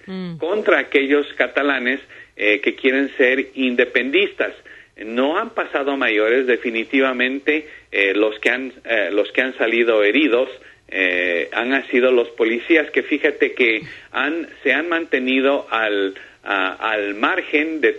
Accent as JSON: {"language": "Spanish", "country": "Ecuador", "said": "El segundo grupo étnico más grande en toda España somos nosotros los ecuatorianos."}